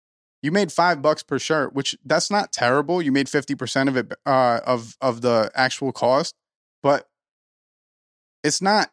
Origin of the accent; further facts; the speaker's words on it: United States; and he thinks that because I'm American